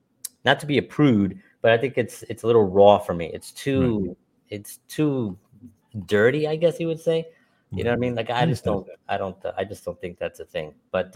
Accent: Bronx, New York, United States; We're two New Yorkers. We're from the Bronx, born and raised. Now, we currently don't live in the Bronx

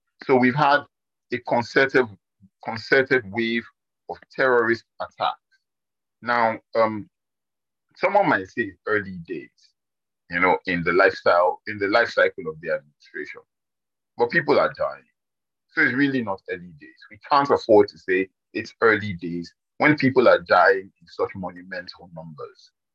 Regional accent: Kogi, Nigeria; Small correction, I'm from Kogi, very small correction. My mom is from Benue, I'm also from Benue, but you know we live in a patrilineal society

